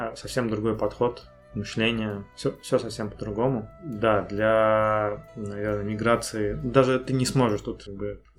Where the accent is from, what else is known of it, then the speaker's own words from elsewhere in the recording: Volgograd, Volgograd Oblast, Russia; now in Hanoi, Vietnam; Я, наверное, в детстве недополучил его в Волгограде.